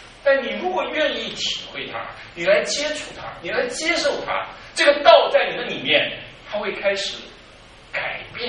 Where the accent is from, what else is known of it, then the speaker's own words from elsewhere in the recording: China; 中国人14亿人口，犹太人几千万，上帝为什么选犹太人不选我们这么多中国人？我们中国人都不认识他